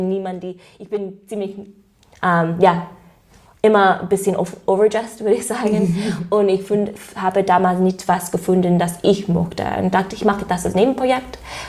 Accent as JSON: {"language": "German", "country": "United States", "second_language": "German", "said": "Ich komme aus den USA, wahrscheinlich das sagt was. Meine Eltern sind Immigranten von Karibik."}